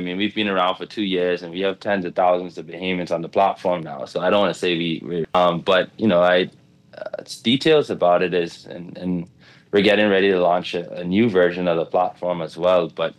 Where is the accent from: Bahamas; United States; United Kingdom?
Bahamas; So born and raised in the Bahamas, went off to school for a while and then lived a lot of places in the span of about 4 or 5 years